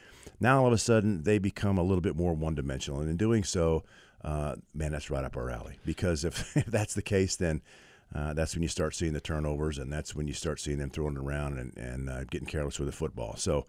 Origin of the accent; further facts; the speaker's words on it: Denver, Colorado, United States; born there; Well, I know. Denver.